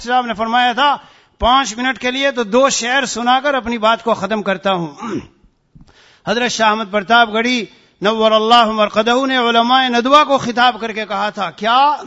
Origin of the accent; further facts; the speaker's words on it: India; میں ہندوستانی ہوں ابھی دو مہینہ ہندوستان تھا چار دن پہلے آیا ہوں